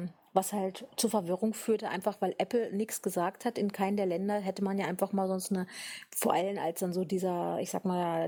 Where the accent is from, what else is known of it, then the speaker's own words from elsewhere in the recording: Switzerland; Das darf man als Schweizer ja ruhig mal sagen.